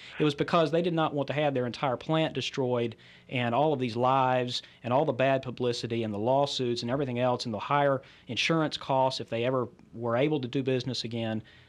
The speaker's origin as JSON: {"language": "English", "region": "North Carolina", "country": "United States", "said": "I'm from North Carolina."}